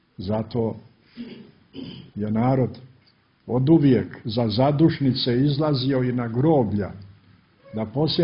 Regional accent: Montenegro; Ja vidim u starim kućama ovdje kod nas u Crnoj Gori i u mome selu i ovdje u Katunskoj Nahiji

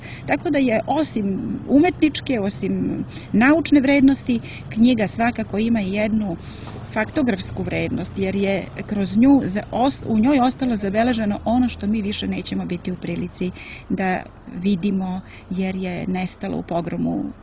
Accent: Prizren, Prizren District, Kosovo; born there; Ja sam rođena u Prizrenu. Rođena sam u svešteničkoj porodici

